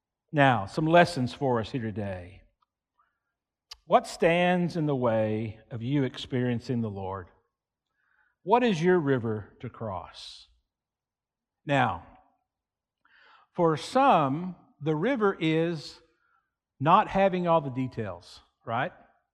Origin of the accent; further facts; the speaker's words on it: Texas, United States; Growing up in West Texas, I've experienced fishing in a dry lake bed.